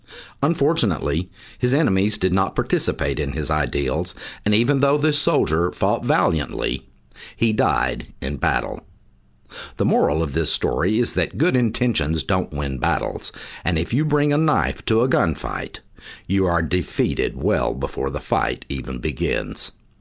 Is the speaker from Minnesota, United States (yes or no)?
no; Texas, United States; your host in The New Age of Money. I am the Smart Money Retirement Specialist, born and raised in Texas